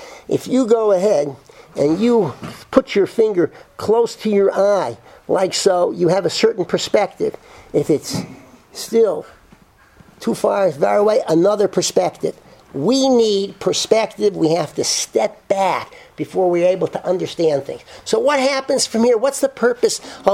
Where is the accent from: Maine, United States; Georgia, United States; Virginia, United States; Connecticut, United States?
Connecticut, United States; born there; I was born in Connecticut